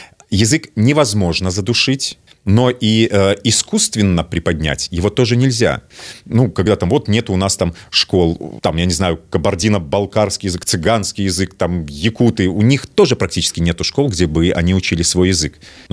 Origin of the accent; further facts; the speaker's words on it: Belarus; да, мы белорусы.